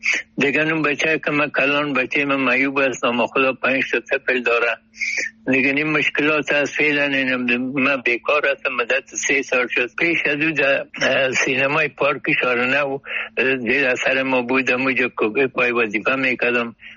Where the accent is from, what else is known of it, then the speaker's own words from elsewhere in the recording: Kabul, Afghanistan; 44 هستم. دیگه تا بالم دمی شهر خرابات دمی شهر کونی کابل ولایتم هست، مدبوط نایی اول دمی کوچی خرابات بین هنرمند ها تبلو شده.